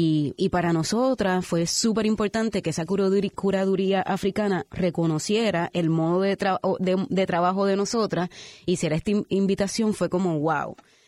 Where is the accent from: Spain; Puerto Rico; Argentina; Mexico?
Puerto Rico; yo me cuestiono como artista puertorriqueña